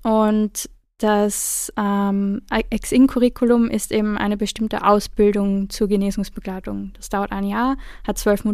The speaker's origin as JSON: {"language": "German", "region": "Vienna", "country": "Austria", "tie": "born or raised there", "said": "ich bin 32 Jahre alt, ich bin in Wien geboren und aufgewachsen, ja, manchmal mehr, manchmal weniger gerne in der Großstadt."}